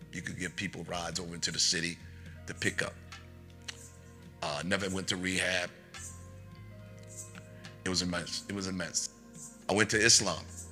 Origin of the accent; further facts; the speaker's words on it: New York, United States; Born and raised in New York, met a New Yorker in the service, and he introduced me to heroin